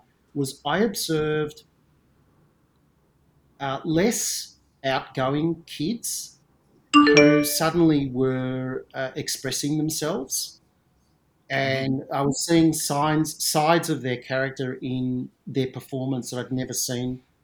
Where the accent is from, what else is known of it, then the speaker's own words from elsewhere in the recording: Melbourne, Victoria, Australia; when I was about 12 years old, in growing up in Melbourne